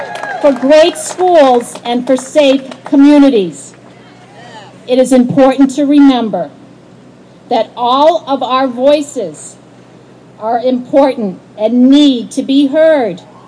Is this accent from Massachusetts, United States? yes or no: yes; Amherst, Massachusetts, United States; I'm from Amherst, and I'm short. I'm from Amherst where only the H is silent.